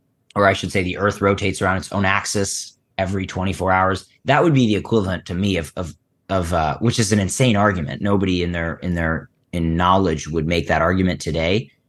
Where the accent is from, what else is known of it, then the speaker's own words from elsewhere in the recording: Philadelphia, Pennsylvania, United States; I grew up in Philly.